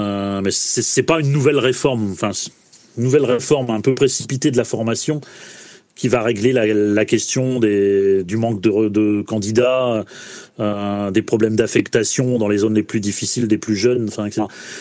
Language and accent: French; Hauts-de-France, France; du moins chez nous, dans le Nord-Pas-de-Calais